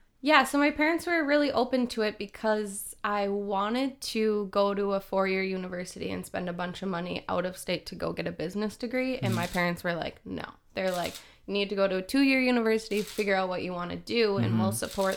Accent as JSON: {"language": "English", "town": "Duluth", "region": "Minnesota", "country": "United States", "said": "I'm originally from Duluth, Minnesota."}